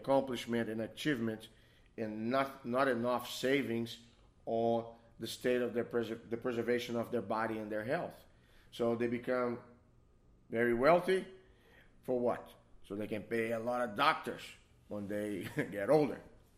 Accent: Brazil; moved away; I'm from Brazil.

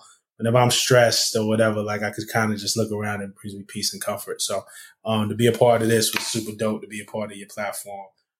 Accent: Brooklyn, New York, United States; I'm from Flatbush, Brooklyn.

